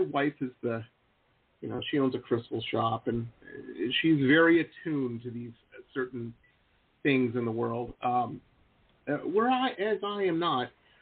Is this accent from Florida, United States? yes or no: no; Detroit, Michigan, United States; Yeah, I grew up in Metro Detroit.